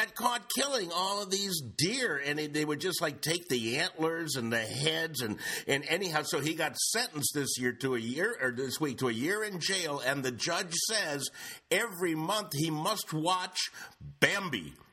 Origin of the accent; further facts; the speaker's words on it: Cleveland, Ohio, United States; I love Christmas Story because that house is not far from where I grew up in Cleveland.